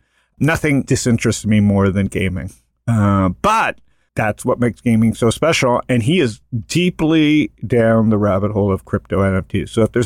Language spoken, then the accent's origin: English; New York, United States; So for me, Ross, it's I love my hometown. So New York's number one city in the world.